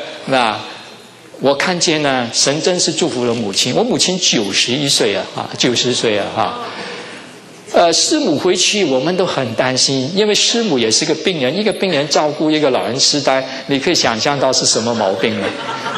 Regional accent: Guangdong, China; 我们广东人呢是家族观念，没有国族观念的，非常的团结。

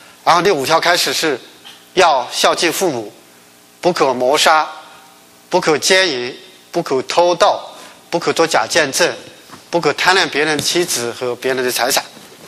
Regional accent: China; 但是作为中国人知道我们不大善于表达

